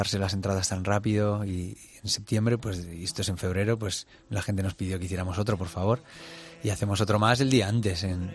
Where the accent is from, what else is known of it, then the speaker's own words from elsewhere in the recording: Cantabria, Spain; Y cada vez que bajamos a Madrid, porque somos de Cantabria